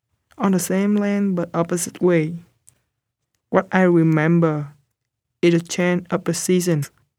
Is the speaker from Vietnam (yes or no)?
yes; Vietnam; I'm from Vietnam.